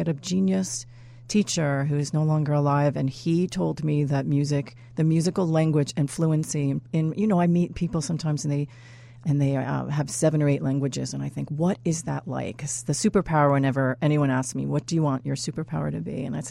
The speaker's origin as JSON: {"language": "English", "town": "Long Island", "region": "New York", "country": "United States", "said": "I was from Long Island and not even northern, you know, southern Long Island."}